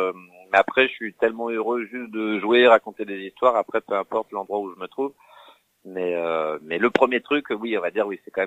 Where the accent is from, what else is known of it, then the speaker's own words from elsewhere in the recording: Île-de-France, France; Je suis de banlieue. Je suis né à Vincennes, mais j'ai grandi à Tremblay, Villepinte, Livry-Gargan, Aulnay-sous-Bois, pour les gens qui connaissent le 93.